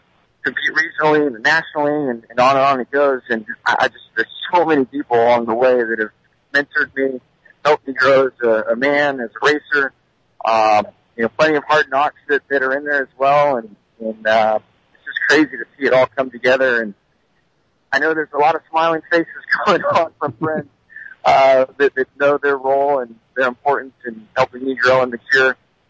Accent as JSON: {"language": "English", "region": "California", "country": "United States", "tie": "born or raised there", "said": "I mean, I all my years, growing up in Southern California, all my years were motocross and off-road, things like that."}